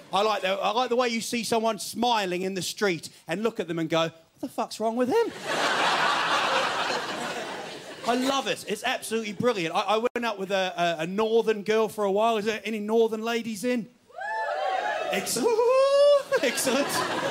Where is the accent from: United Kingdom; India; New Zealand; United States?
New Zealand; I'm from New Zealand. I don't know if anybody's been to New Zealand.